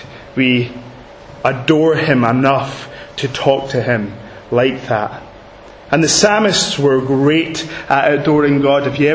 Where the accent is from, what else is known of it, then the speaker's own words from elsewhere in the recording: Scotland, United Kingdom; Now the Scots guy within me kind of would want to say, come on Nehemiah, pull it together.